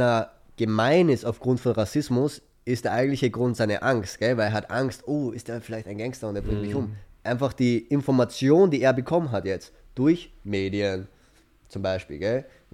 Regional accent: Russia; Ich sage, ich bin Russe, da ist er vielleicht mad auf mich.

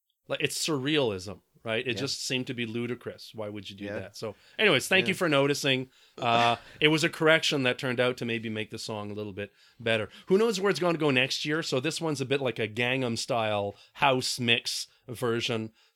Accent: Quebec, Canada; Now, you have to understand that I'm from Quebec. There's not a lot of gun violence here.

